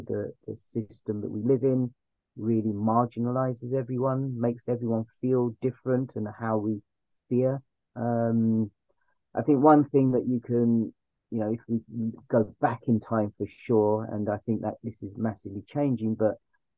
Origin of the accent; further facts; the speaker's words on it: London, United Kingdom; I'm from East London, you know what I mean?